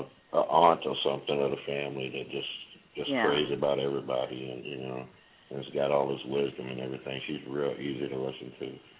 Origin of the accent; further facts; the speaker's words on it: Washington, District of Columbia, United States; now in Kansas City, United States; I'm in Kansas City right now, but I didn't grow up here. I grew up in Washington, D.C.